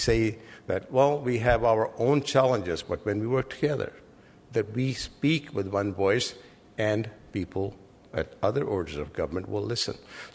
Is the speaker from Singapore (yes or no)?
no; Burnaby, British Columbia, Canada; both of us, although we come from Burnaby and we have the same kind of political persuasions